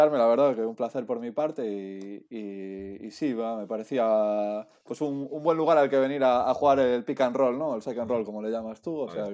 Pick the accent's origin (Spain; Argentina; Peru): Spain; A Coruña, Galicia; Yo nací en Galicia y me crié en Coruña, estudié periodismo en Santiago.